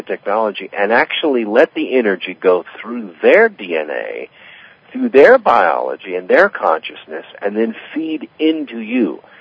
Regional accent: Scotland, United Kingdom; it couldn't be because I'm Scottish, because I don't really use the Scottish accent on the air.

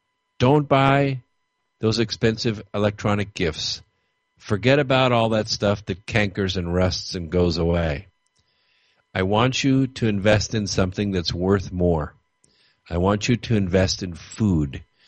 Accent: Stranraer, Scotland, United Kingdom; I'm from Stranraer, Scotland, so we're kind of cousins.

